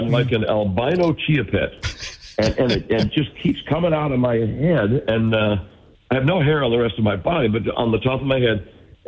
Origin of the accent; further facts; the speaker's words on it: West Bridgewater, Massachusetts, United States; And, I grew up in Massachusetts, by the way, outside of Brockton, Mass, a little town called West Bridgewater.